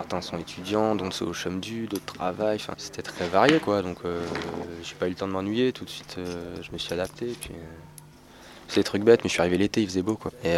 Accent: Saint-Brieuc, Brittany, France; Je viens de Bretagne. Je viens de Saint-Brieuc. J'y suis pas né, mais presque. J'y suis arrivé à 2 ans, et jusqu'à mes 18 ans. C'est une ville de province sans réel intérêt pour celui qui y débarque, si ce n'est la proximité avec la mer.

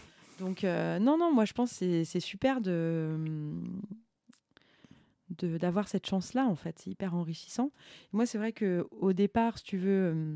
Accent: Île-de-France, France; je suis née à Paris. Bon, j'ai pas grandi à Paris, j'ai grandi en banlieue, mais je suis née à Paris. Ma première langue, c'était le français.

